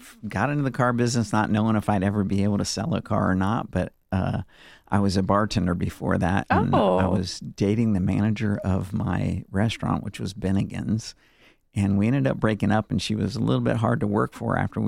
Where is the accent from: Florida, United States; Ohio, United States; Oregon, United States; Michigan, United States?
Florida, United States; Tampa; That's where I was born, and I grew up in Tampa.